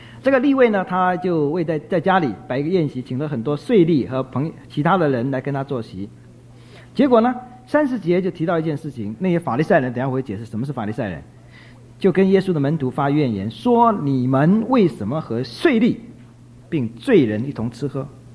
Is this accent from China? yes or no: yes; China; 这个我们中国人也懂的，叫做以夷制夷，对不对？